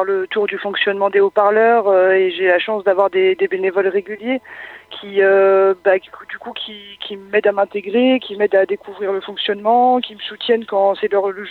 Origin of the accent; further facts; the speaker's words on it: Montpellier, Occitanie, France; moved away as an adult; also born or lived in Brittany; Alors moi je suis de Montpellier à l'origine. Je suis partie sur les routes travailler en tant que saisonnière agricole pendant 10 ans.